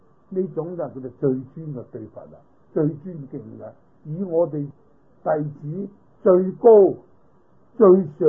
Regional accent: China; 在我哋中国人说为咧唔礼貌，袒胸露臂

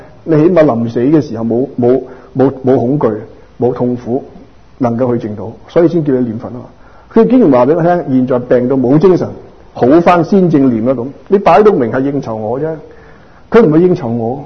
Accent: Dongguan, Guangdong, China; 咁啱佢又係東莞人，我係東莞人

